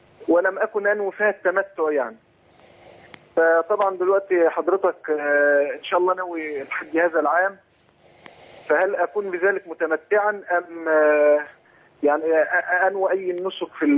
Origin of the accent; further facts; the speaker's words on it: Egypt; moved away as an adult; now in Dammam, Saudi Arabia; انا من مصر وذهبت الى السعوديه في شهر شوال،